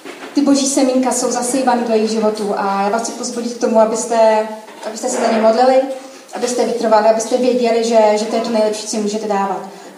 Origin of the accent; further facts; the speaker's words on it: Jihlava, Vysočina Region, Czechia; moved away as an adult; now in Prague, Czech Republic; původně pocházím vlastně z Jihlavy, kde jsem do svých asi 24 roků žila s mojí rodinou.